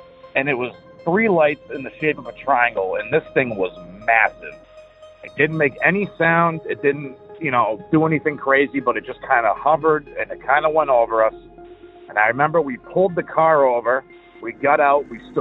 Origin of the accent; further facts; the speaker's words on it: Massachusetts, United States; Hey, Derek. … I'm from Massachusetts.